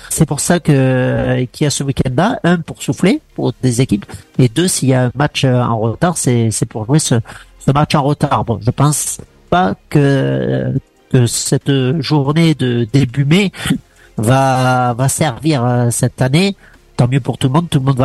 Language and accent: French; Agen, Nouvelle-Aquitaine, France; parce que oui, je suis d'Agen, comme tout le monde le sait maintenant sur cette émission.